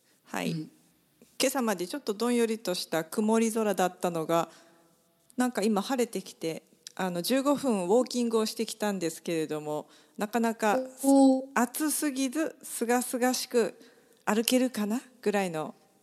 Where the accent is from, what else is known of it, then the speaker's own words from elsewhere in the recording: Kumamoto, Japan; 地元の熊本とあと所要で東京と中期滞在のような感じでいたら、